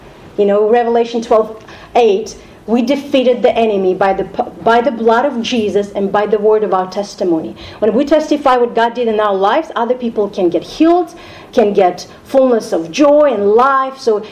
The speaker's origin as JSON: {"language": "English", "country": "Tajikistan", "said": "So, I'm from Tajikistan, and I'm going to talk a little bit more about that."}